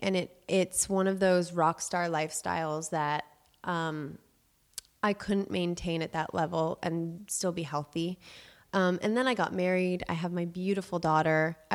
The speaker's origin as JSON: {"language": "English", "town": "Los Angeles", "region": "California", "country": "United States", "tie": "born or raised there", "said": "I grew up in … in Los Angeles, that's a very well-known pizza place."}